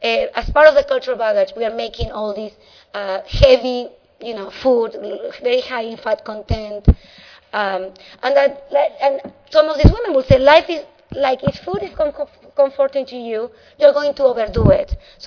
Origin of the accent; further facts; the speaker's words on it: Argentina; moved away; I'm an immigrant from Argentina. I buy nostalgic foods.